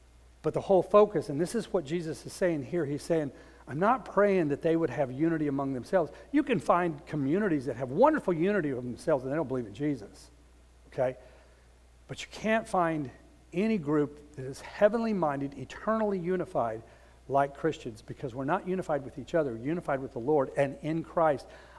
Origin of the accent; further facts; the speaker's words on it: Houston, Texas, United States; He goes, yeah, I'm from Texas. I'm like, oh, that's wonderful. That's wonderful. We're the only two Texans in Africa at the time, I thought, you know. But immediately, and I told him, I'm from the Houston area, that kind of thing.